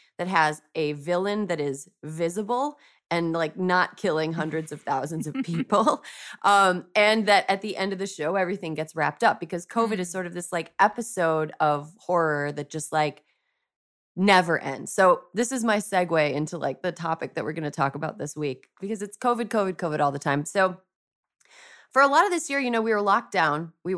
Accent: United States; I'm a American lady

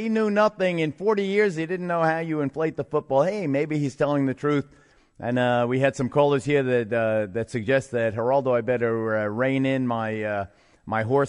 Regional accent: Edgewater, New Jersey, United States; Smoke still lingers over Edgewater, New Jersey, my hometown

